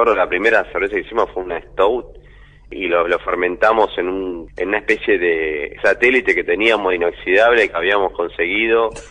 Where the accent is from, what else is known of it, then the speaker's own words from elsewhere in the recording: Claypole, Buenos Aires Province, Argentina; Nosotros somos de Claypole, Mente Brom.